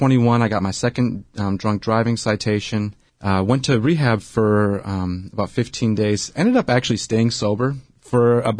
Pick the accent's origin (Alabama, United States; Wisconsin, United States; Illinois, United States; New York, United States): Wisconsin, United States; moved away as an adult; also born or lived in San Diego; We moved from Wisconsin, where I was living and where I grew up, to San Diego in 2010.